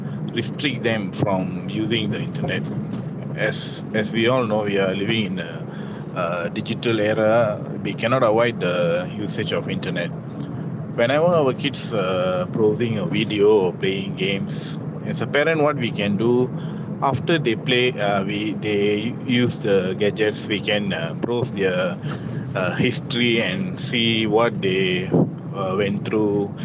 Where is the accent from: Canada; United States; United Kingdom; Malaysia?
Malaysia; Seremban, Negeri Sembilan; from Suramban.